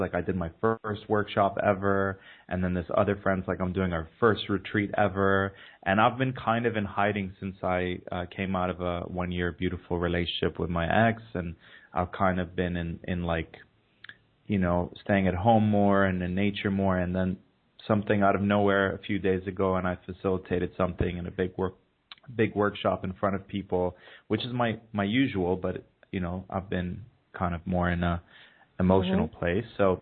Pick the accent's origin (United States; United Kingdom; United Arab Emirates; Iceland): United Arab Emirates; Dubai; I didn't fit in with my culture, with my society growing up in Dubai.